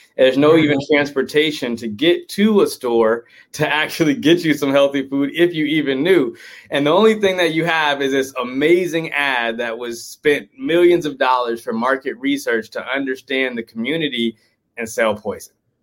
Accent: Oakland, California, United States; I grew up in Oakland, California. That's where I'm at.

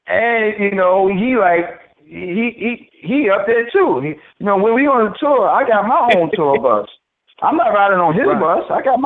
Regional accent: New York, United States; First of all, I'm from New York originally.

